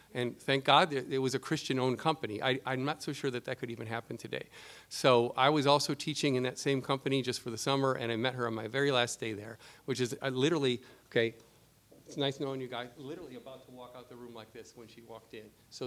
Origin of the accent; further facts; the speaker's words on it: United States; I'm an American, she's a Chinese native, but she soon become an American citizen very soon.